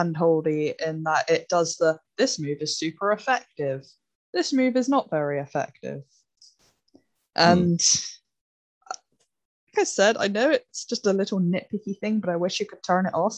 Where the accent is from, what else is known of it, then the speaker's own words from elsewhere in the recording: United Kingdom; We're very passionate about football, as I've seen over the past few months.